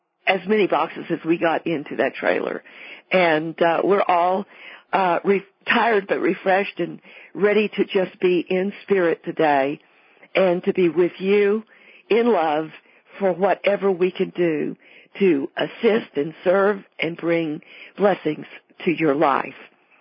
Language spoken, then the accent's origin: English; Weatherford, Texas, United States; at the Doss Cultural Center in my hometown in Weatherford, Texas.